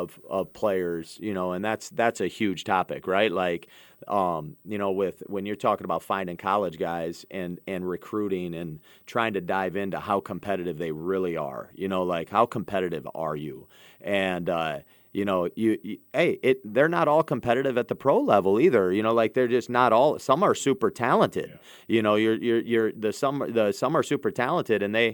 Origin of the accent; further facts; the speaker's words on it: Miller, South Dakota, United States; also born or lived in Dell Rapids; I moved to Miller from Miller, South Dakota, to Del Rapids, South Dakota in the mid '90s, and I went to Del Rapids.